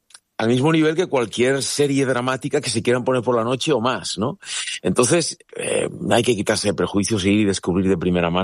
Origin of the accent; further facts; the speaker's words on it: Altea, Valencian Community, Spain; Ya sabes que yo soy un alteano de pro de defender mi tierra en todas partes.